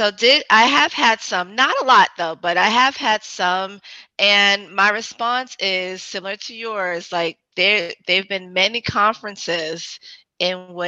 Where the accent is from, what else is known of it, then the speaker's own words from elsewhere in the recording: New York City, New York, United States; I was just back in New York visiting home. I'm from New York City.